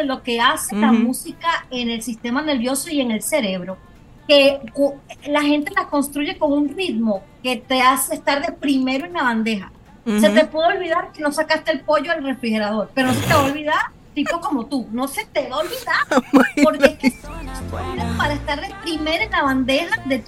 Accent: Venezuela; Yo como mujer latina venezolana, I love chisme

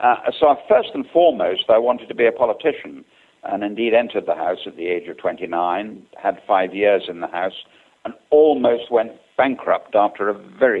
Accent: Weston-super-Mare, South West England, United Kingdom; Of course, I am a West Countryman. I come from Weston-super-Mare, and I am a West Countryman, and I know that part of the world.

